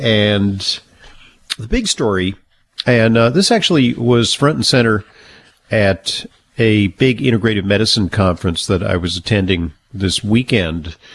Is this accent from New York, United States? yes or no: yes; New York, United States; And I'm a New Yorker, and I recall the time when our former mayor, Bloomberg, proposed not a ban on soda.